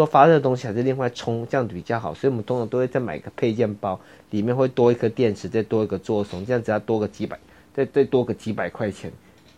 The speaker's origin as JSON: {"language": "Chinese", "country": "Taiwan", "said": "为什么我们台湾人买手机都要做全配比较多呢？"}